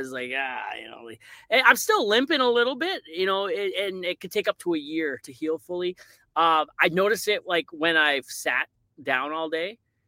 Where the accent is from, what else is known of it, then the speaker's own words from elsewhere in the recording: Newfoundland and Labrador, Canada; now in Fort McMurray, Canada; I'm a newfie. I live in Fort Mac. I don't work the oil patch.